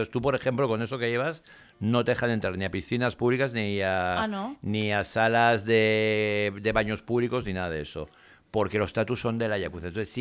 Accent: Valencian Community, Spain; ¿Somos viajeros los valencianos?

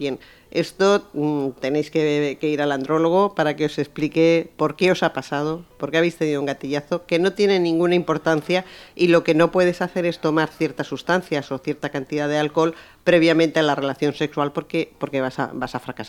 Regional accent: Valencia, Valencian Community, Spain; moved away as an adult; now in Cádiz, Spain; Yo soy de Valencia, lo que pasa que hice, me fui a hacer la residencia a Cádiz y he estado 35 años en Cádiz, felizmente, sí.

